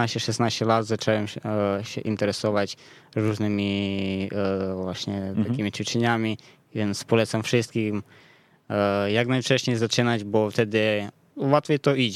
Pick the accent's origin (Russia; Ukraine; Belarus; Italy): Ukraine; Pidpolozzia, Zakarpattia Oblast; Polish is a second language; Ogólnie jestem ze wsi, z Ukrainy, taka ukraińska taka wieś mm-hmm. w górach.